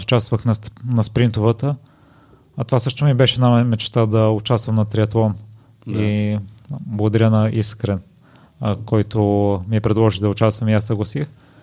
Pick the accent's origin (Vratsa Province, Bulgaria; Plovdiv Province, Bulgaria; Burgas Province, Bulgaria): Vratsa Province, Bulgaria; Kozlodui; also born or lived in Sofia; аз съм от Козлодуй и след 7 класа се премести в София и летата ги прекарвах на село